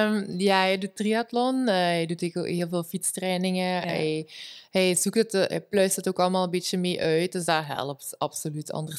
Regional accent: Limburg, Netherlands; omdat ik kom uit Limburg, zoals iedereen kan horen.

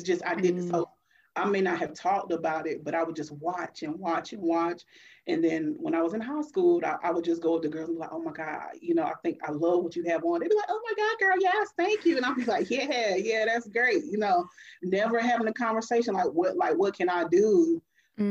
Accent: Raleigh, North Carolina, United States; also born or lived in Smithfield; I am originally from North Carolina. I was born in Smithfield, raised in Raleigh, North Carolina, had a short stint over there on Peyton Street. Then we moved to North Raleigh.

